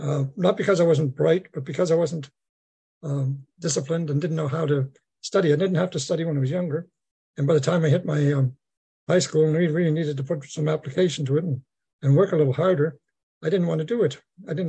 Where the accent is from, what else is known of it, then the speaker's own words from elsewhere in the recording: Nova Scotia, Canada; I'm from Nova Scotia originally, New Scotland, the east coast of Canada. I grew up in a Catholic family, and I have 14 younger brothers and sisters to prove it.